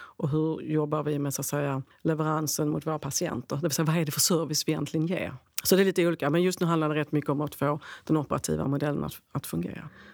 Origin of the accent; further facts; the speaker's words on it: Skåne, Sweden; Och som skåning så behöver jag mat också.